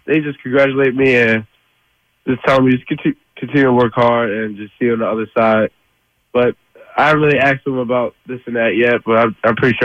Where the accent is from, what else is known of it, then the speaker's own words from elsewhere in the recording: Philadelphia, Pennsylvania, United States; That's what they just first think because I'm from the Philly area and I live here.